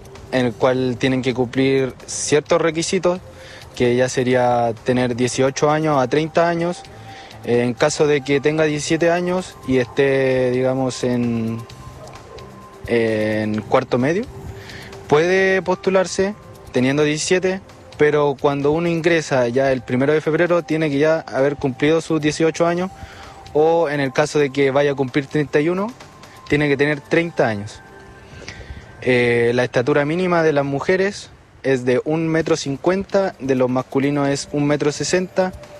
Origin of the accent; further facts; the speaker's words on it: Puerto Montt, Los Lagos, Chile; Sí, soy de Puerto Montt